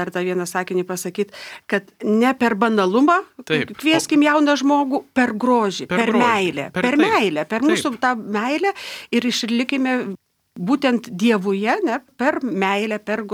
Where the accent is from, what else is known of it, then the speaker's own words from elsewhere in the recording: Kaunas, Kaunas County, Lithuania; aš irgi esu kaunietė